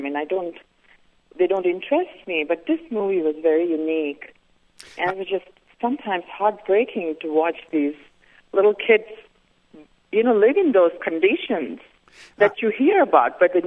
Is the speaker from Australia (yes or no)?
no; India; I am from India, and I've heard about the slums